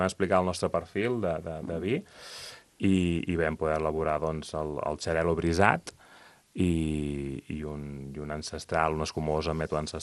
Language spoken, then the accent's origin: Catalan; Sant Sadurní d'Anoia, Catalonia, Spain; Clar, jo soc fill de Sant Sadurní